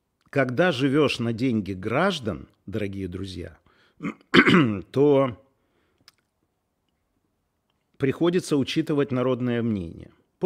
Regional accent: Kharkiv, Kharkiv Oblast, Ukraine; now in Kyiv, Ukraine; я из Харькова, патриот своего народа. Я нахожусь в Киеве

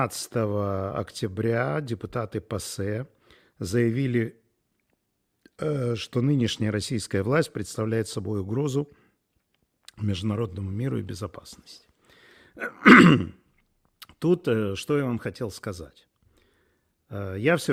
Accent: Minsk, Belarus; Я минчанин, и мои одноклассники служат в армии.

